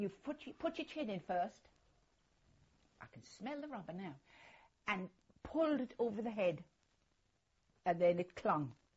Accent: Blyth, North East England, United Kingdom; born there; I was born in Blyth, Northumberland, on the 12th of March, 1924.

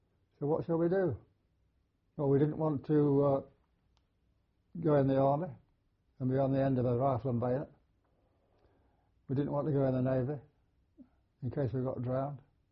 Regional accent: Derby, East Midlands, United Kingdom; born there; I was born in Derby.

